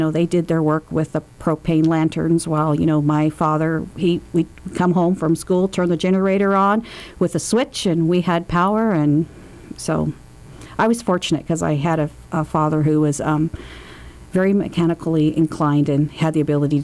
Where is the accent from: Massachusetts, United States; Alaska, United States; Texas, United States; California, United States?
Alaska, United States; Two Rivers; My family moved to Fairbanks, Alaska in 1974. Pretty much lived here most of my life. And we settled out in a small community of Two Rivers with no electricity, no runnin